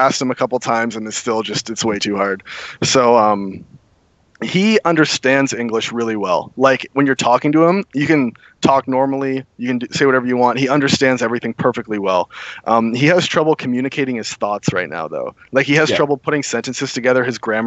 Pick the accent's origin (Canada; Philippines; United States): Canada; Obviously, really easy for me being Canadian.